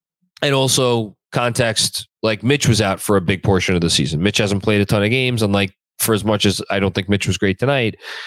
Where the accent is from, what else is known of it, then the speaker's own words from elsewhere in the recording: Wisconsin, United States; born there; now in Queens, United States; I was born in Wisconsin and now a Queens gal.